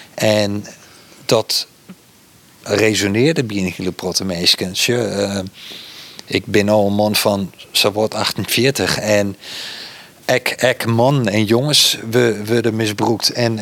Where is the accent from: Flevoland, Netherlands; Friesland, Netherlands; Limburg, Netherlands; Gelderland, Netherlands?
Friesland, Netherlands; first language fy; Dutch is a second language; Ik ben een jongen uit Friesland. Ik kom in Lietsdwarp, vlakbij Ljouwert. En het is wel vreemd, want het is heel lang niet dat ik Fries praat.